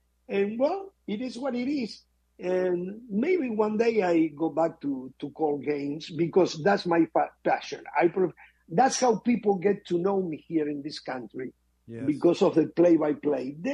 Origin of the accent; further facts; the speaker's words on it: Uruguay; English is a second language; We are a very little country with less than 3.5 million people. And there is no kid in my country that doesn't try to play soccer.